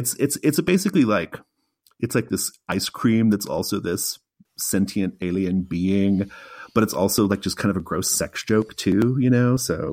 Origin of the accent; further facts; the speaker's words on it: Dallas, Texas, United States; I'm from North Texas, actually, but I don't live there currently. But I'm originally from the Dallas area.